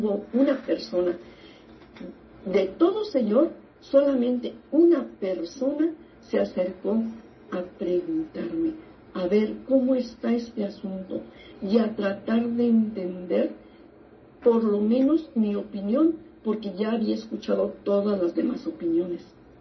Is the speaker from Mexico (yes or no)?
yes; Monclova, Coahuila, Mexico; also born or lived in Saltillo; yo soy precisamente de Coahuila. Y viví un tiempo en Saltillo, yo soy de Monclova, Coahuila.